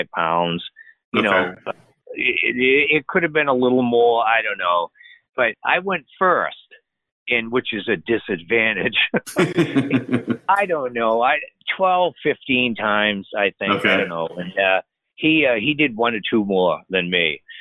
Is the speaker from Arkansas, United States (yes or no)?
no; Maine, United States; And here I'm from Maine going out there.